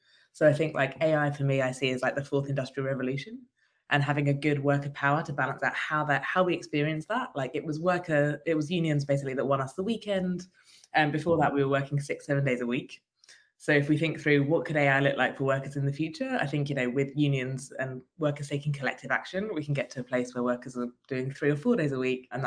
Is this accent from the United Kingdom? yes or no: yes; United Kingdom; That's where we started, as you can probably tell by my accent.